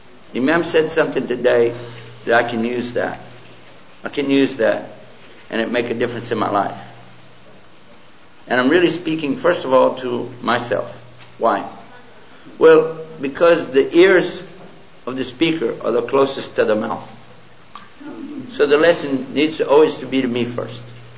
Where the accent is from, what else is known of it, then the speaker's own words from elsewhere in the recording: Texas, United States; accent: Texan; Although I really am a native Texan speaker, I did my master's in English, so I'm translating from Texas to English.